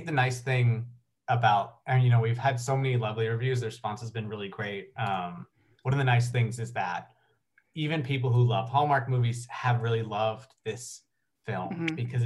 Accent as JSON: {"language": "English", "country": "Canada", "said": "It's more just I'm from Canada"}